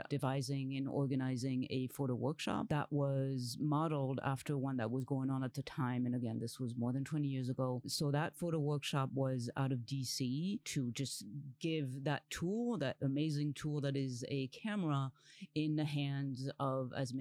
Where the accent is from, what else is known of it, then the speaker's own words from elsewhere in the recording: France; accent: French; English is a second language; now in Colombia; I am originally from France, so that's the accent, although the accent is also because I am deaf and hard of hearing